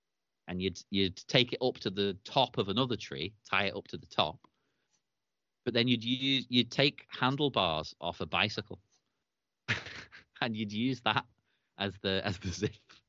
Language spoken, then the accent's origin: English; Cyprus; I grew up in Cyprus and we were allowed to just run around and do whatever the hell we wanted out in the middle of nowhere in Cyprus.